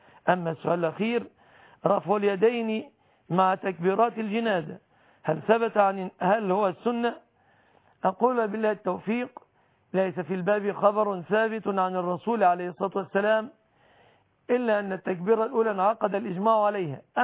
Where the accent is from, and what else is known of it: Egypt